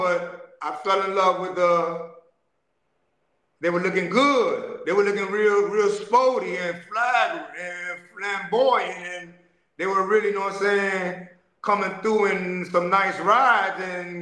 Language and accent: English; Haiti; moved away; I came from Haiti, 1984. We had a president called Jean-Claude Duvalier, and he was a dictator.